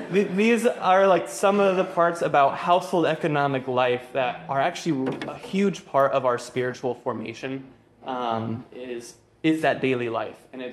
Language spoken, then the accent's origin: English; Phoenix, Arizona, United States; I grew up in Phoenix, Arizona desert, you know?